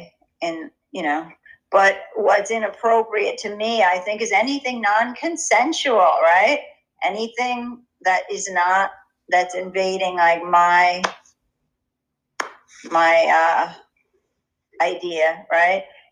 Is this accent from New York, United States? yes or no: yes; New York City, New York, United States; So I was born in Manhattan. I was born and raised working class, New York City, beautiful pre-war apartment, which has a sunken living room and great bathroom, but it was one bedroom for four people.